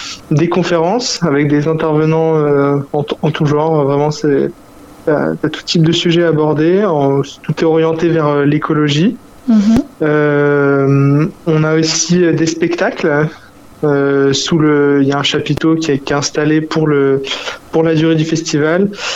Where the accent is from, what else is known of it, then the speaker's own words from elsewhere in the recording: Normandy, France; Alors, on est une douzaine de jeunes du terreau bas normand, comme on dit. Et du coup, on est tous issus de l'Orne, autour de la ferme, voilà, tous les petits villages à côté.